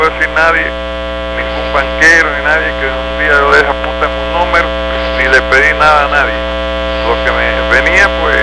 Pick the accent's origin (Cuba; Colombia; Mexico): Cuba; moved away as an adult; yo no sé si tú sabes, yo salí de Cuba en el 58.